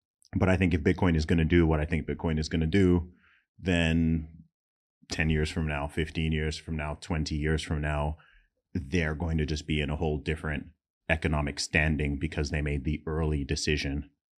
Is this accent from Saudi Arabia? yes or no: yes; Saudi Arabia; I mean, I grew up in Saudi Arabia